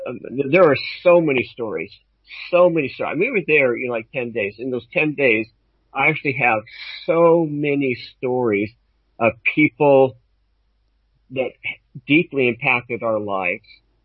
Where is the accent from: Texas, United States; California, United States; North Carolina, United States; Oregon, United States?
Oregon, United States; more compact than I'm from Eastern Oregon, which is a very rural place, very spread out.